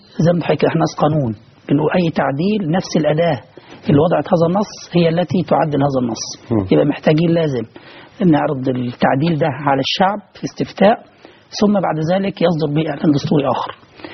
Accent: Upper Egypt, Egypt; ولكن احنا شفنا عندنا في الصعيد

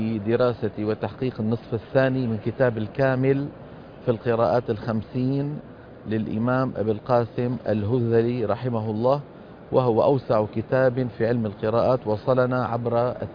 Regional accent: Damascus, Damascus Governorate, Syria; من مدينة دمشق في سوريا. ولدت في دمشق سنة 55 و900 ألف ميلادية، وتعلمت في مدارسها إلى أن نلت الثانوية العلمي فرع العلمي، ثم انتسبت إلى كلية الهندسة الكهربائية في مدينة دمشق

